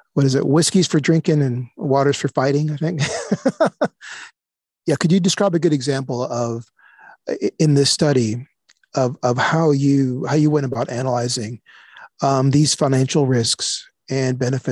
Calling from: Austin, Texas, United States; Yeah, so I'm calling you from Austin, Texas

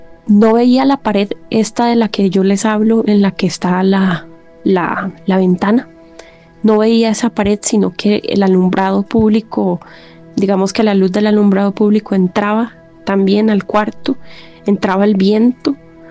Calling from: Cartago, Costa Rica; Soy de Cartago, Costa Rica, y los escucho todas las noches

